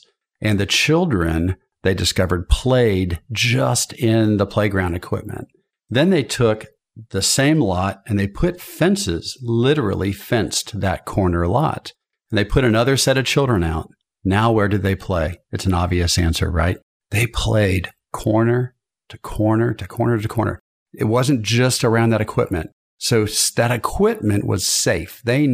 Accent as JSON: {"language": "English", "region": "Alabama", "country": "United States", "said": "Hey, I'm from Alabama. More gooder answers."}